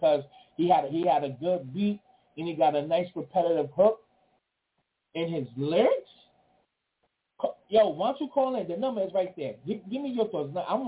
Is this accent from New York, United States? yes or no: yes; New York, United States; So I'm not being biased just because I'm from New York.